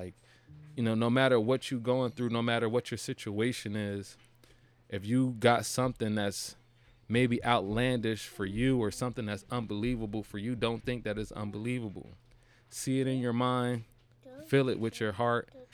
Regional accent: Trenton, New Jersey, United States; I'm from, quite frankly, I'm from a poor family. You know what I mean? I grew up on Eisenhower, Trenton, New Jersey, EA, you know what I mean? The front line.

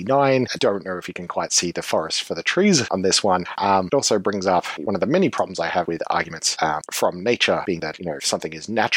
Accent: Australia; but I'm Australian, and 9/11 certainly had an impact on the world I live

